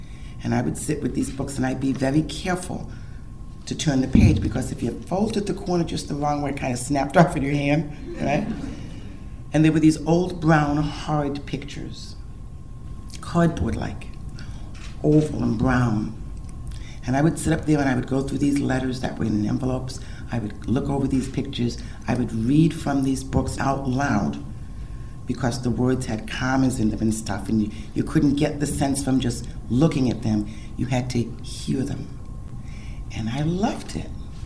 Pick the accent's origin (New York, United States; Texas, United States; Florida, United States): New York, United States; Brooklyn; born there; I was born in Brooklyn, Bedford-Stuyvesant. And we had a big old house at 55 Hull Street